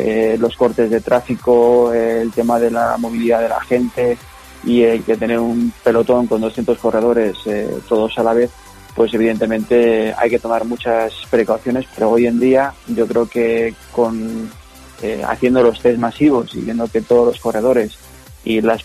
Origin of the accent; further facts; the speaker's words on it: Leganés, Community of Madrid, Spain; moved away as an adult; Yo soy nacido en Leganés, por Madrid, y he vivido en Leganés hasta los 18, 19 años, y luego ya pues me vine para acá a hacer la Cruz Roja en el Barraco.